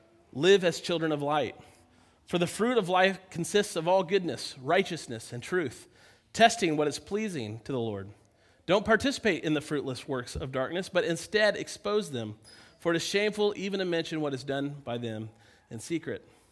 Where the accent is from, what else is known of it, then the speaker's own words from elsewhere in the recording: Kansas City, United States; For me, growing up near Kansas City Royals was our team.